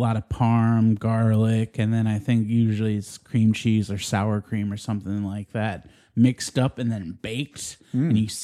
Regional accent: East Coast, United States; Growing up on the East Coast, cannolis were everywhere at every grocery store.

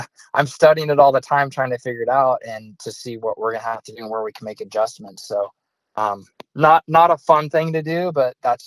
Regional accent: United States; And as an American who wants what's best for our country, I totally get that.

